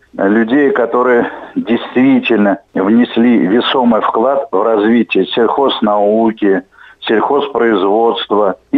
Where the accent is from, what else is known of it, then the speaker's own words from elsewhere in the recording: Saratov Oblast, Russia; Я сам саратовец, и я не хочу, чтобы лучшее было затерто со временем.